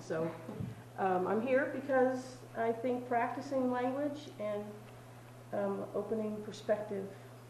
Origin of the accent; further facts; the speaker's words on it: Berwyn, Illinois, United States; Berwyn, Illinois, right outside of Chicago.